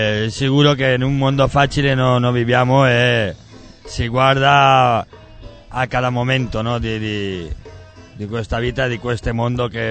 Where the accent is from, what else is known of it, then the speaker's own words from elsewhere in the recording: Pamplona, Navarre, Spain; Italian is a second language; ho collaborato con altri artisti del mio paese di Pamplona